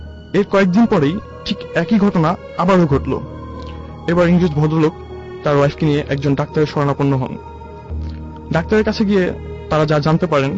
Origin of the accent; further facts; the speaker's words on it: Dhaka, Dhaka Division, Bangladesh; এসেছি পুরান ঢাকার পুস্তকগুলো থেকে।